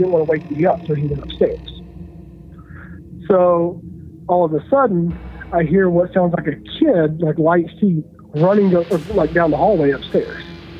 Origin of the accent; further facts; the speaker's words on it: Tennessee, United States; now in Washington, United States; I'm from Tennessee, but I'm calling from DC area.